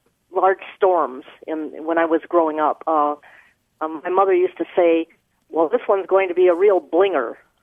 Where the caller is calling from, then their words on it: Carmel, Indiana, United States; I'm calling from Carmel, Indiana.